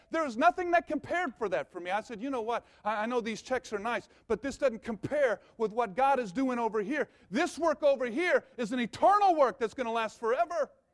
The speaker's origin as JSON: {"language": "English", "region": "Missouri", "country": "United States", "said": "Well, I'm from Missouri. You know, we're a little bit warmer water here."}